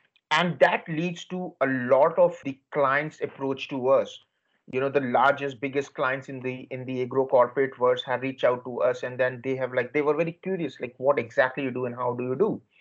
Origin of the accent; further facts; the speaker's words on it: India; English is a second language; now in United States; I born and grew up in India. You know, I'm an Indian guy. And I grew up between the farms, like, you know, the family farms back in India. So I'm a third generation farmer.